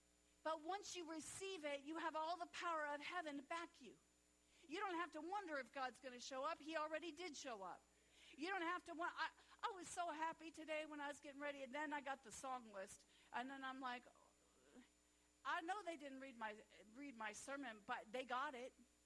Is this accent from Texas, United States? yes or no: no; St. Louis, Missouri, United States; I mean, I'm from St. Louis.